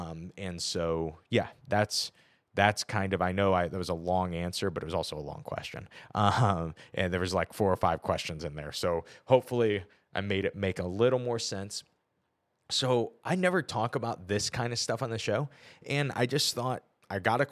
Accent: Midwest, United States; as a Midwesterner, it felt a little more like infamy than recognition.

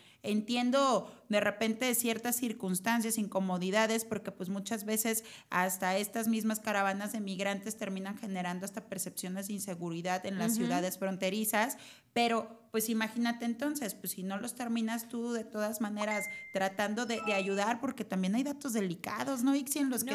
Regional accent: Mexico; nosotros como mexicanos aquí

